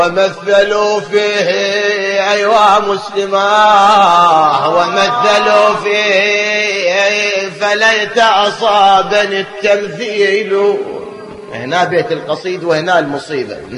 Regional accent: Iraq; هذا الطور عندنا بالعراق مرغوب

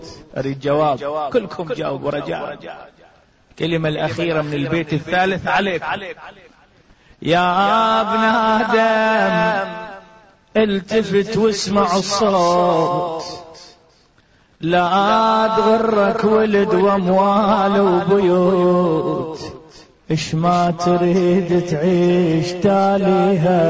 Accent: Iraq; نقراها بالبرلمان هناك عندنا بالعراق

